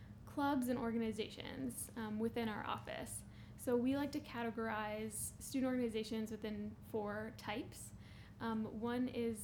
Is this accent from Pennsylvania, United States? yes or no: yes; Pittsburgh, Pennsylvania, United States; More about me is that I am from the Pittsburgh area.